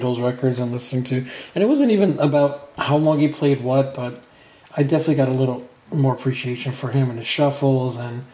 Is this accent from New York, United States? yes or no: yes; Bronx, New York, United States; Growing up in the Bronx, the roach spray was as common as a.